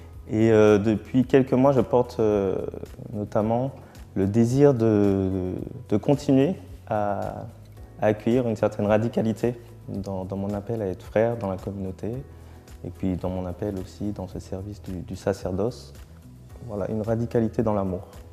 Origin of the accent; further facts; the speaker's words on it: Martinique; j'ai 32 ans et je suis originaire de Martinique.